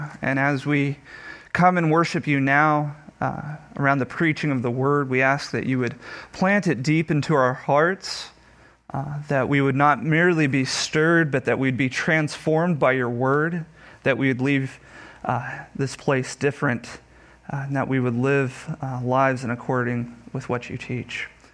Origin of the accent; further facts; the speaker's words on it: Texas, United States; now in Pennsylvania, United States; I'm living in Pennsylvania, but I'm originally from Northwest Texas. So I'm going to be dropping a lot of y'alls and things like that.